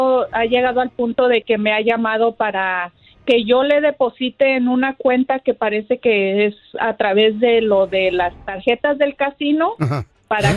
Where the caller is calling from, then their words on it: Fontana, California, United States; Desde Fontana